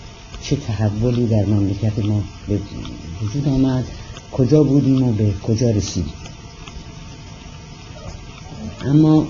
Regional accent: Rasht, Gilan, Iran; born there; من در شهر رشت در یک خانواده نسبتاً مرفهی به دنیا آمدم.

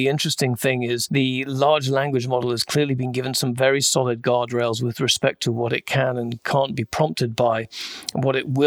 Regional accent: England, United Kingdom; accent: English; You can tell by my beautiful English accent.

